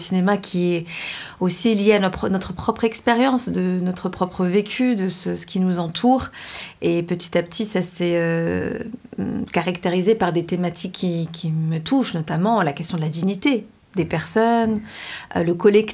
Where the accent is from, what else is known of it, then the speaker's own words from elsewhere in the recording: Lyon, Auvergne-Rhône-Alpes, France; Moi, j'ai grandi à Lyon, dans la banlieue lyonnaise, dans un quartier qui s'appelle les Minguettes, là où il y a eu la marche pour l'égalité en 1983.